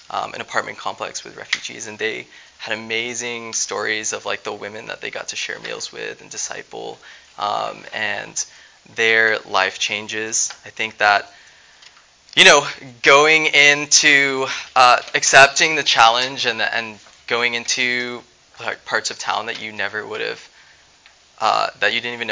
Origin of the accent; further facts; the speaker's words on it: Dallas, Texas, United States; I'm from Dallas, and so that's a map of Dallas